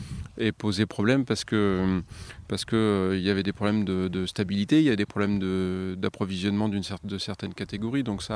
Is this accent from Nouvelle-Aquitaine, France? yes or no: yes; Nouvelle-Aquitaine, France; on est de la Loire, tu as la Vienne devant nous. La Vienne, c'est affluent de la Loire par le sud. On vient du Limousin, nous.